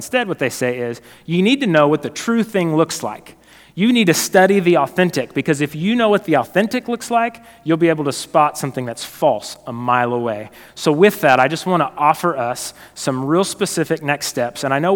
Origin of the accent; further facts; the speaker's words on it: Concordia, Missouri, United States; I was back in my hometown. I grew up in Concordia, Missouri.